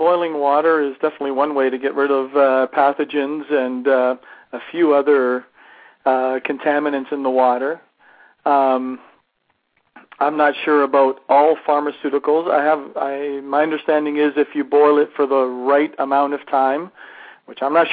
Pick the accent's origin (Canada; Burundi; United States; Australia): Canada; you can tell I'm Canadian maybe by the way I said process there